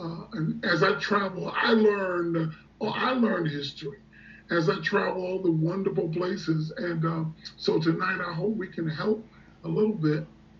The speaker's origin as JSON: {"language": "English", "town": "Virginia Beach", "region": "Virginia", "country": "United States", "moved": "as an adult", "lives_now": "New York, United States", "said": "I am from Virginia Beach, Virginia."}